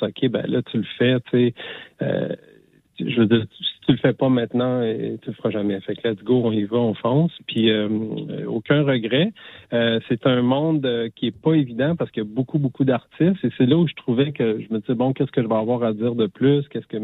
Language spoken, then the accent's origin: French; Quebec, Canada; now in Montreal, Canada; Ben, en gros, je suis originaire de l'Abitibi. Je suis installé à Montréal, puis je suis toujours prof de sport.